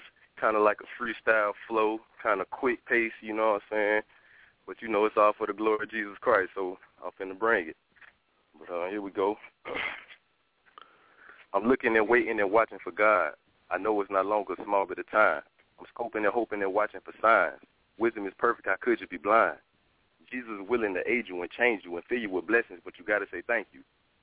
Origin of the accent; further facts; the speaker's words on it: Jacksonville, Florida, United States; I'm straight from Jacksonville, Florida.